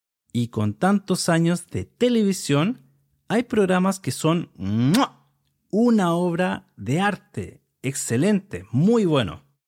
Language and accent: Spanish; Chile; soy de Chile y soy el presentador de este podcast para estudiantes de español